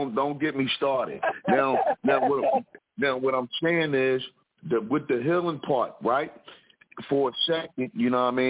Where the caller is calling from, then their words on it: Philadelphia, Pennsylvania, United States; representing from the Broad Street Bully Shot of Philadelphia